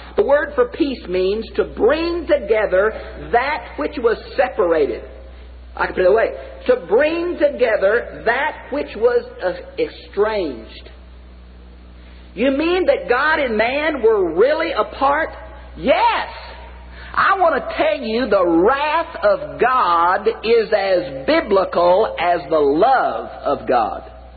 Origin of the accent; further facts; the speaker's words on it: Houston, Texas, United States; I can remember I grew up in Houston, Texas, and I think it rains every day in Houston.